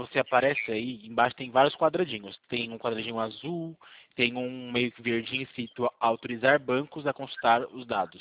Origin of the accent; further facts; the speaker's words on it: Bragança Paulista, São Paulo, Brazil; Eu sou aqui de Bragança Paulista, interior de São Paulo.